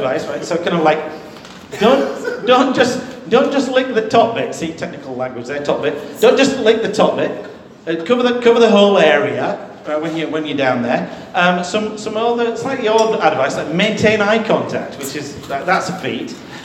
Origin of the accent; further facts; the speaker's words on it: Yorkshire and the Humber, United Kingdom; now in London, United Kingdom; So I am from Yorkshire. It's a long time since I lived in Yorkshire.